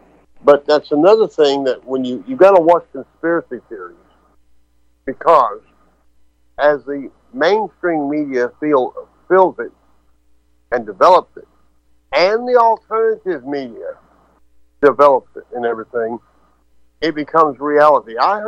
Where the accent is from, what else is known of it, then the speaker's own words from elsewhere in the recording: Killeen, Texas, United States; I grew up in Killeen, Texas, and our dream was to go to work for the civil service.